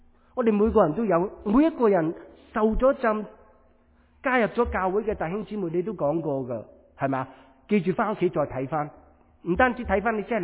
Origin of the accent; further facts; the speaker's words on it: Hong Kong; 特别我哋从香港嚟嘅，好多人都问你嘅，系咪啊？你有冇俾人问过你喺边度嚟啊？